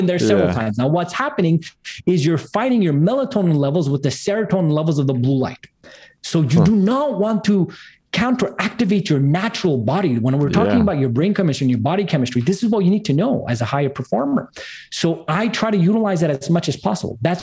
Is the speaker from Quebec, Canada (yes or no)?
yes; Montreal, Quebec, Canada; east side of I'm in from Montreal, Canada, east side.